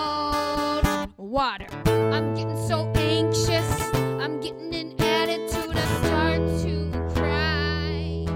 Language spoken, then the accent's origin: English; Minnesota, United States; also born or lived in South Korea; Well, I was adopted from South Korea, and then when I was a wee bitty bitty baby, I came to Minnesota.